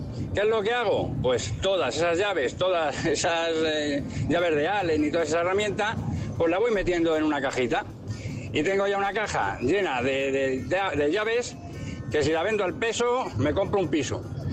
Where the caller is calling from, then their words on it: Madrid, Community of Madrid, Spain; de Madrid.